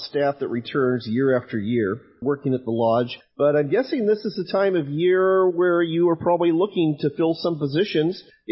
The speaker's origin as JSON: {"language": "English", "region": "Washington", "country": "United States", "tie": "born or raised there", "said": "A very similar situation is playing out in my home state of Washington"}